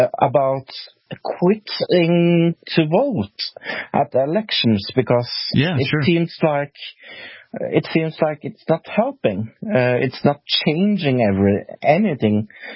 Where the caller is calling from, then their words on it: Norway; I'm calling from Norway.